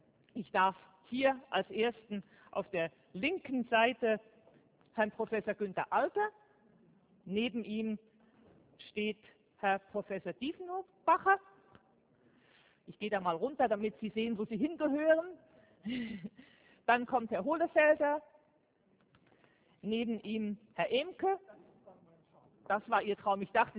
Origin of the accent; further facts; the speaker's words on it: Switzerland; ich komme aus der Schweiz.